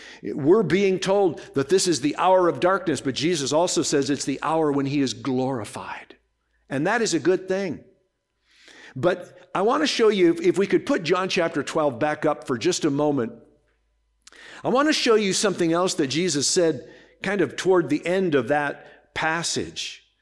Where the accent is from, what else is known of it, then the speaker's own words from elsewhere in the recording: Minnesota, United States; or where I was born and raised in Minnesota, soybeans was a big crop that came in the fall along with corn.